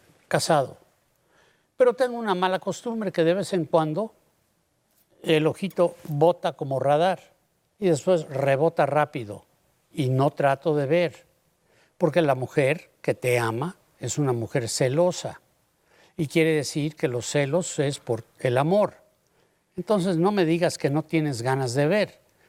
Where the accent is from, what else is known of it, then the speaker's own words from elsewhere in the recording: Mexico City, Mexico; born there; eso es porque nací en la Ciudad de México Ya no puedo decir el DF.